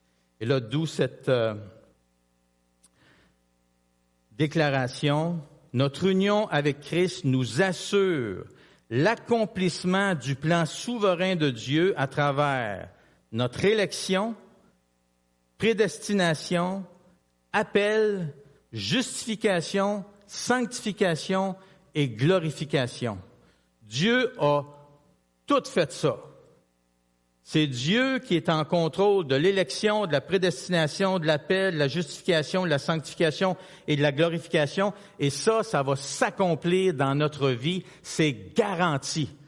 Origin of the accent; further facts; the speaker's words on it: Quebec, Canada; on se présente, on est du Québec, on est des jeunes, on parle de Dieu, on parle de l'Évangile.